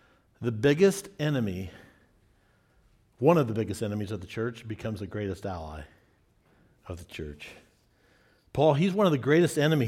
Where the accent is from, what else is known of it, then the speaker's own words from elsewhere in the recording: Davenport, Iowa, United States; born there; I was born in Davenport, Iowa in 1968, right? That's me.